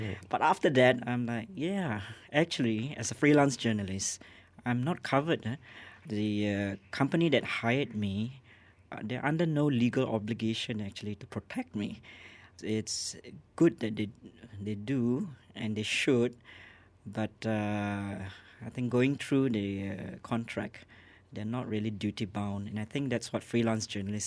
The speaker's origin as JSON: {"language": "English", "region": "Penang", "country": "Malaysia", "said": "And then the following week, I was from Penang, and then I went down to KL."}